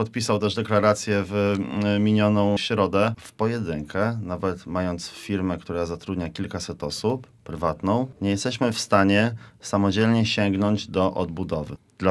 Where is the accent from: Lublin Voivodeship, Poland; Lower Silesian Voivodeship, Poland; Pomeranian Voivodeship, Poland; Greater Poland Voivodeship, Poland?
Pomeranian Voivodeship, Poland; Gdańsk; ja jestem bardzo szczęśliwy jako gdańszczanin